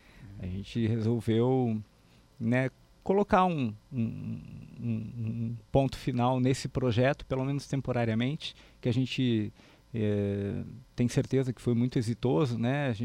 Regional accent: Cachoeira do Sul, Rio Grande do Sul, Brazil; now in Passo Fundo, Brazil; Mas eu lembro de quando eu era pequeno, criança, e não morava em Passo Fundo, sou natural de Cachoeira do Sul.

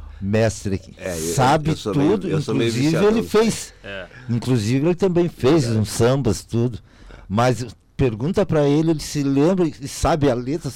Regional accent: Porto Alegre, Rio Grande do Sul, Brazil; eu vim de Porto Alegre para cá, né? Fui convidado

